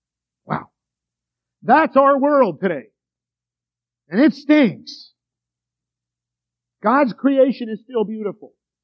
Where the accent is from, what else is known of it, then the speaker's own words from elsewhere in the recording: New York City, New York, United States; born there; as a New Yorker by birth, I can tell you, you can't really eat a good big pretzel without salt.